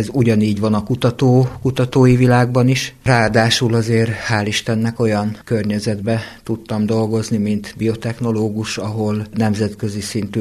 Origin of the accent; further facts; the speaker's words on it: Ózd, Borsod-Abaúj-Zemplén, Hungary; also born or lived in Miskolc; Én borsodi vagyok. Miskolcon születtem, Ózdon nőttem föl.